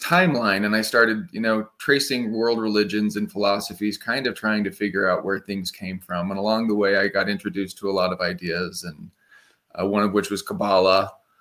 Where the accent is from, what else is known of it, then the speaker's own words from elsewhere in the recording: Salt Lake City, Utah, United States; I grew up in Salt Lake City, Utah.